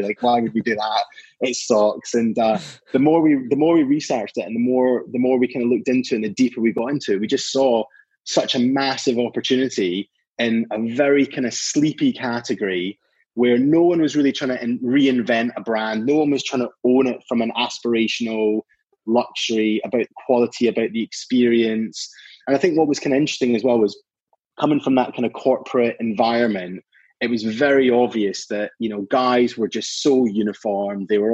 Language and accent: English; Scotland, United Kingdom; born there; moved away as an adult; now in England; So I was born in Scotland. Both of my parents are Canadian. So they moved to the UK in their 20s and then moved up to Scotland in their 30s. And my sister and I were both born up there.